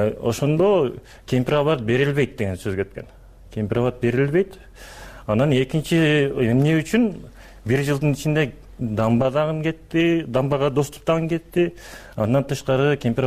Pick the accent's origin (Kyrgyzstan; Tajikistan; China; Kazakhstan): Kyrgyzstan; Osh Region; Экинчиден мен мисалы үчүн ошо кемпироваттын жеңинде төрөлүп өскөнмүн да.